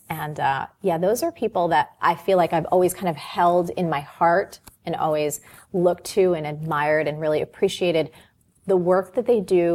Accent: New Jersey, United States; I mean, like, I'm from New Jersey.

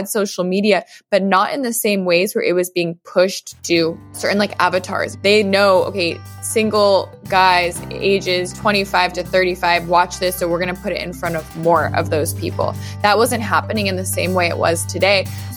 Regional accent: Arizona, United States; moved away as an adult; now in New York City, United States; So I grew up in Arizona and I went to the University of Arizona. After college, I moved to New York City, where I started working in the travel industry.

